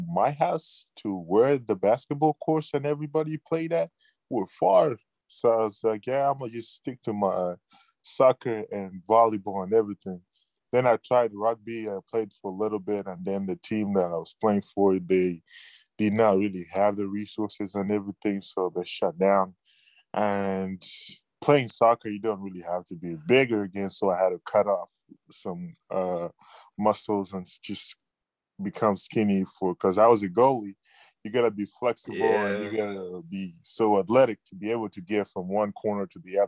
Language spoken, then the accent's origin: English; Zambia; Yeah, southern part of Africa in Zambia.